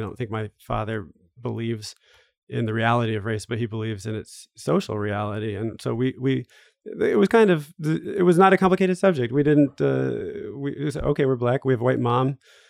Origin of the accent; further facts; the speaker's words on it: New York, United States; that I spoke English, that I'm American, that I'm from New York.